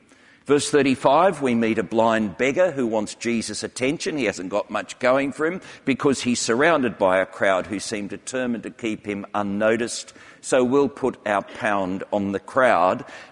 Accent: Australia; now in United Kingdom; longer I stay in England, the more I seem to be accumulating English friendships. That's a bit of a worry, but I still am fairly typical as an Australian.

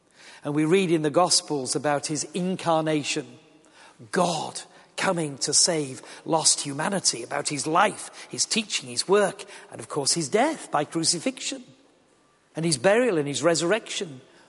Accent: Yorkshire and the Humber, United Kingdom; And of course, you've got to remember, I am from Yorkshire.

